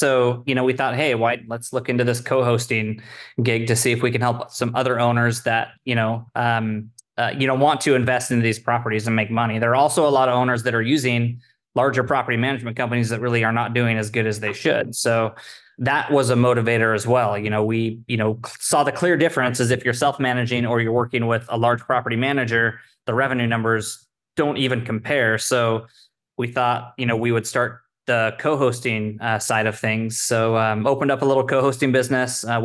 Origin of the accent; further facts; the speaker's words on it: Oregon, United States; I'm from the Oregon coast. So we go there to visit family on somewhat of a regular basis.